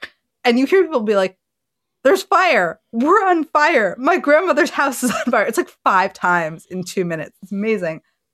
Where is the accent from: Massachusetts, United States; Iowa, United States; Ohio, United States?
Massachusetts, United States; Boston; And look, I grew up in the Boston area.